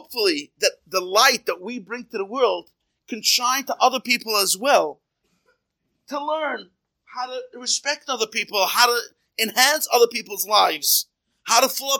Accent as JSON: {"language": "English", "region": "Nevada", "country": "United States", "tie": "born or raised there", "said": "Then you go to my hometown in Southern Nevada."}